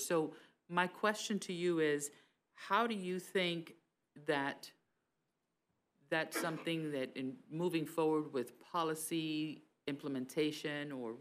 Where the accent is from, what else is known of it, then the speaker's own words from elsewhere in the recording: Tampa, Florida, United States; I'm from Hillsborough County in Tampa, and in our district, we have, in our county, we have co-location services as well.